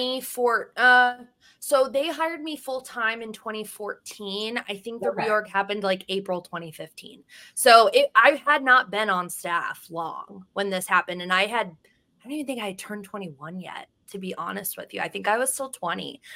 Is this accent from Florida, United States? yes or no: no; Cleveland, Ohio, United States; So I came from Cleveland, moved to Austin.